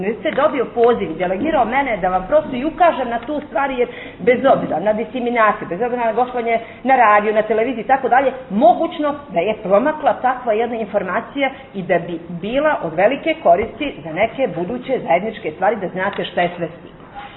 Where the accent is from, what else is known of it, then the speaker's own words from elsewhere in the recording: Montenegro; kod nas u Crnoj Gori ništa ne valja